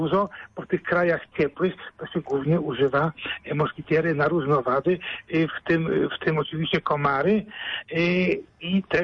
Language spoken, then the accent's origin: Polish; Kuyavian-Pomeranian Voivodeship, Poland; Gwara piękna, wielkopolska, ale ja pochodzę z Kujaw